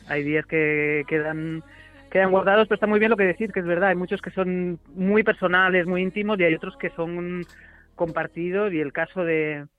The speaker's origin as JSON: {"language": "Spanish", "town": "Barcelona", "region": "Catalonia", "country": "Spain", "said": "yo soy de Barcelona, pero yo soy de un barrio de montaña, que me gustan más que los barrios de playa, ¿eh?"}